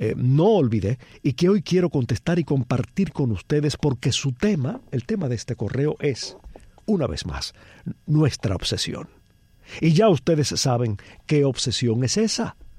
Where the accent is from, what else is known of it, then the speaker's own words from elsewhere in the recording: Cuba; tantos cubanos que allá, en mi país, diariamente tienen que enfrentarse a una realidad hostil y a veces incluso feroz.